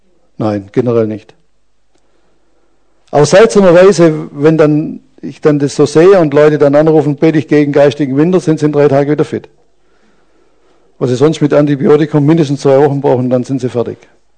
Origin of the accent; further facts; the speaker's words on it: Baden-Württemberg, Germany; Aber das ist bei uns in Schwaben fast unmöglich, dass jemand die Schuhe auszieht.